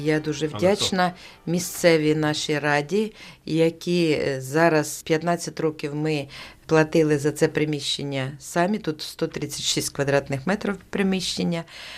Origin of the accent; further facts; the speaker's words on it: Dnipropetrovsk Oblast, Ukraine; now in Daugavpils, Latvia; А я з Дніпропетровщини. Ну, а потім мене тут знайшли. Чоловік латвієць, сподобалось йому, вийшла заміж і так і лишилася.